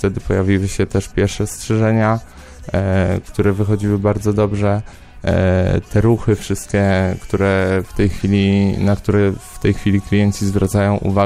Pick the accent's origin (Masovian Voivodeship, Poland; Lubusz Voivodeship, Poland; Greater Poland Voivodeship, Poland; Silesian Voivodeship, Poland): Masovian Voivodeship, Poland; Ciechanów; w mojej rodzinnej miejscowości w Ciechanowie była szkoła fryzjerska